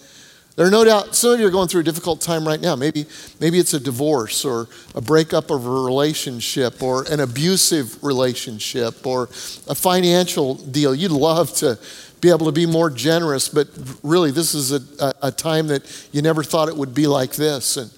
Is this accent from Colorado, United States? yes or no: yes; Denver, Colorado, United States; My dad was a pastor, and I grew up in Denver, Colorado, like the Broncos.